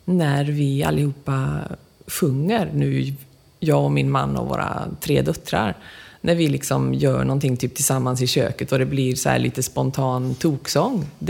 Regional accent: Skara, Västra Götaland County, Sweden; also born or lived in Falköping / Skövde / Mullsjö; man kan väl säga att jag är skaraborgare. För jag föddes i Falköping, men jag bodde i Skövde då. Mm. 4 månader. Sen flyttade vi till Skara till jag var 13 år. Och sen flyttade jag till Mullsjö.

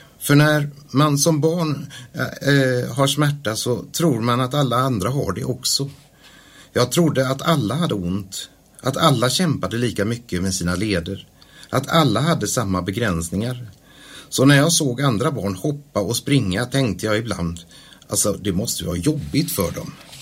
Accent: Daxås, Halland County, Sweden; also born or lived in Hisingen; Som ni hör så kommer jag inte från Falköping. Jag föddes på Hisingen. Men växte upp i Daxås i Varbergs kommun. Jag hade en bokskog och en damm som lekplats.

